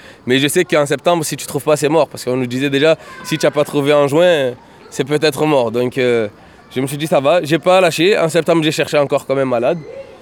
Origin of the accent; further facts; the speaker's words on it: Marseille, Provence-Alpes-Côte d'Azur, France; j'ai grandi à Castellane. Maternelle, Castellane. Primaire, Castellane. Collège, Castellane.